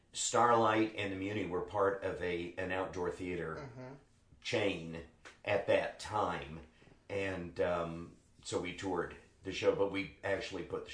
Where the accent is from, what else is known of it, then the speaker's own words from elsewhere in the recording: United States; accent: American; When I was going to school in England, we even rewrote the parts a little bit to explain my American accent.